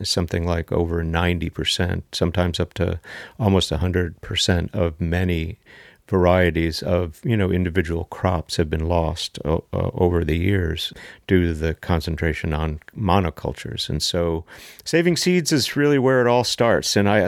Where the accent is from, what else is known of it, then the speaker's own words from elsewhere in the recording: Long Island, New York, United States; she knew I was from Long Island.